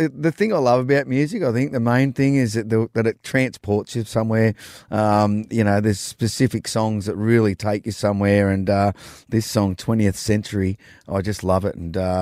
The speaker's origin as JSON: {"language": "English", "town": "Newcastle", "region": "New South Wales", "country": "Australia", "tie": "born or raised there", "said": "I grew up surfing in Newcastle"}